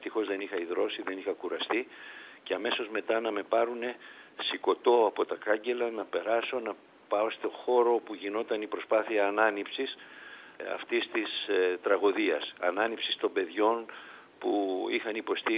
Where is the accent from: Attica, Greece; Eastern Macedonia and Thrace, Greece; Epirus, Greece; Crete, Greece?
Attica, Greece; Peristeri; Εγώ μεγάλωσα στο Περιστέρι, μια προσφυγική συνοικία εκείνη την εποχή, μια πολύ ώριμη πόλη τώρα πια, όπου υπήρχε έντονο το συνέθιμα το αεκτζίδικο.